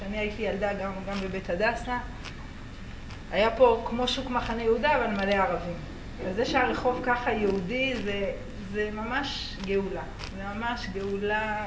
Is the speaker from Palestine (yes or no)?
yes; Kiryat Arba, West Bank, Palestine; אני נולדתי פה בקריה, אני הראשונה שנולדה בקריית ארבע